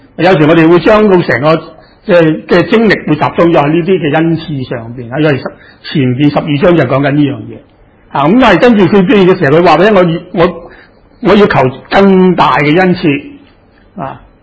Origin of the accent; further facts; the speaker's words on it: China; 即簡單來說，我中國人都是的啦，是不是？